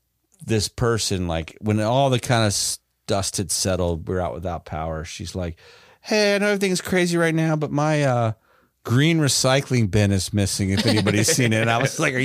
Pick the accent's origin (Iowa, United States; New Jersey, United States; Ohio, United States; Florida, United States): Florida, United States; I'm just kidding. I'm from Florida. I love you.